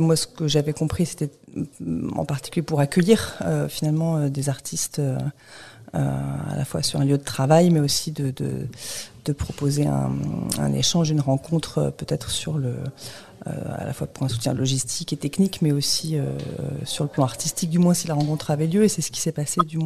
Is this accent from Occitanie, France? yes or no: no; Saint-Hilaire, Auvergne-Rhône-Alpes, France; Et je suis revenue au village en 2015 pour travailler, donc mon village natal ici à Saint-Hilaire